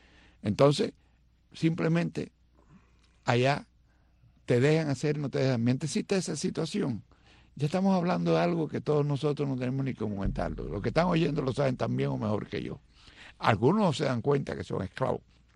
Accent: Cuba; El Guajiro y yo somos cubanos, nacimos allí

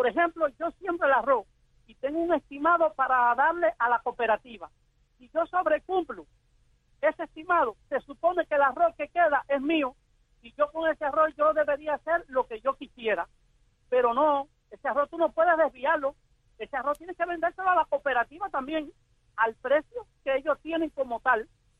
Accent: Cuba; porque yo no soy chino, yo soy cubano, yo no como bola de arroz

